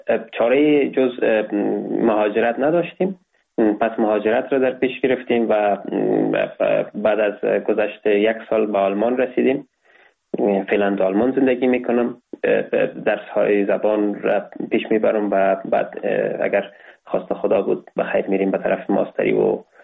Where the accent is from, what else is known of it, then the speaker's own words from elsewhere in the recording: Kabul, Afghanistan; born there; سال 1999 در ولایت کابل متولد شدیم. تحصیلات ابتدایی خود را در لیسه عالی مرزا عبدالقادر بیدل به پایان رساندیم